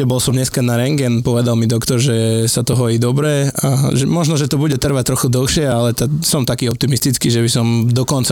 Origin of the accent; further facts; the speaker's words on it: Mošurov, Prešov Region, Slovakia; now in Uzovce, Slovakia; Ja pochádzam z Mošurova, a z Mošurova som sa presťahoval do Uzoviec.